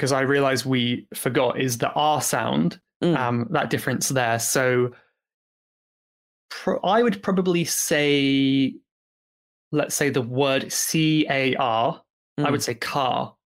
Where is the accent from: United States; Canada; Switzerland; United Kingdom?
United Kingdom; accent: British; maybe like my accent isn't totally British. Like, say if I spent some time in America, I might have some things from America that I picked up